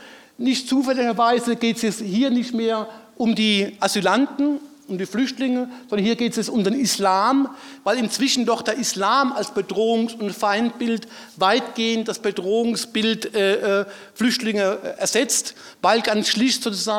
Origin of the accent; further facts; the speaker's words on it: Rhineland-Palatinate, Germany; ich komme aus einem Pfälzer, ich komme aus der Nähe von Kaiserslautern, ein historisch berühmter Fußballclub.